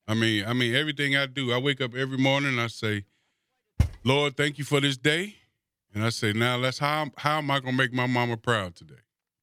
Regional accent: Detroit, Michigan, United States; also born or lived in Kansas; So I'm like, now I'm a dude from Detroit.

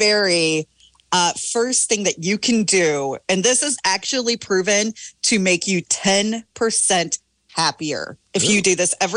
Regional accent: Richland Center, Wisconsin, United States; I actually met my now husband in my 40s in my hometown of Richland Center at the bowling alley.

